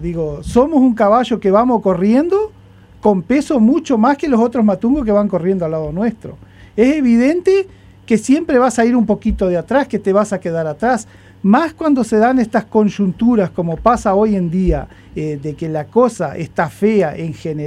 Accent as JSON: {"language": "Spanish", "town": "Bella Unión", "region": "Artigas", "country": "Uruguay", "said": "yo soy de Bella Unión"}